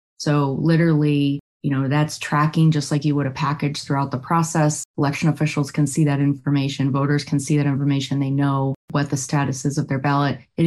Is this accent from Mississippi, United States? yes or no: no; Illinois, United States; Where I grew up in Illinois, I was visiting in the summer of 2020.